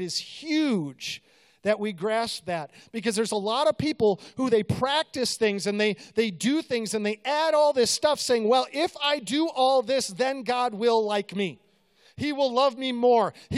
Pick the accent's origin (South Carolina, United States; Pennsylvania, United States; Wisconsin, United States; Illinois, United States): Illinois, United States; Chicago; I grew up in Chicago, okay? I'm a Bears fan.